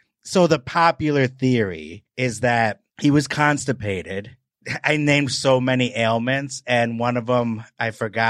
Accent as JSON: {"language": "English", "region": "Wisconsin", "country": "United States", "said": "Well, I'm from Wisconsin."}